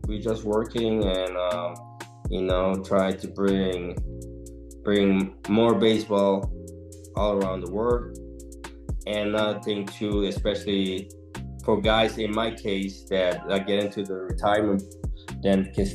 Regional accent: Curaçao; it's like remind me when I was growing up in Curacao and seeing all the big leagues

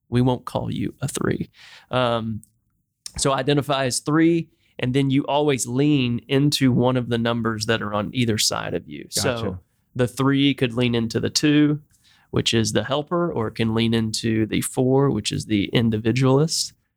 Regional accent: Waco, Texas, United States; I'm a redneck from Waco, Texas.

